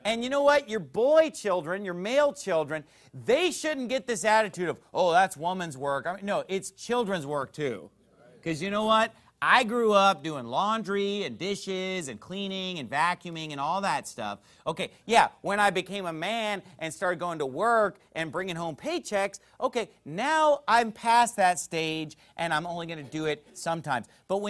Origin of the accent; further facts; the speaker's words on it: Sacramento, California, United States; also born or lived in Indiana; Because when I was in California, I'd never seen anything like that. Growing up in Sacramento, California, and even just the few years that I lived in Indiana when I was in college, I'd never seen anything like it